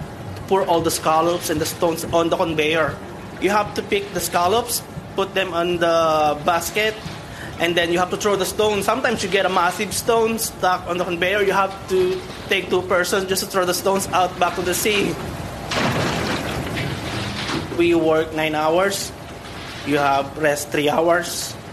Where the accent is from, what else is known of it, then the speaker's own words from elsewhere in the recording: Manila, Metro Manila, Philippines; English is a second language; moved away as an adult; now in United Kingdom; I'm from the Philippines, from Manila. Well, I came here in the UK